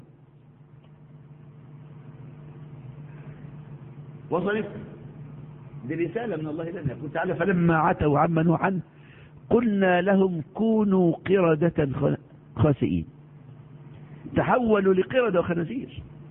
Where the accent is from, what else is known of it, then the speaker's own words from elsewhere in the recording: Egypt; كل كتب الدراسة عندنا في مصر، ربنا تبع علينا هذا البلاء